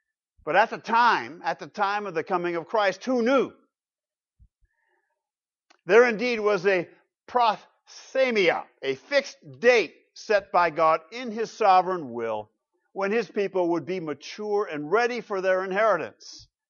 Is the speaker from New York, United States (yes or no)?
no; Grand Rapids, Michigan, United States; Thinking of Grand Rapids, my hometown, and praying this morning. I lived in that flat area for so long.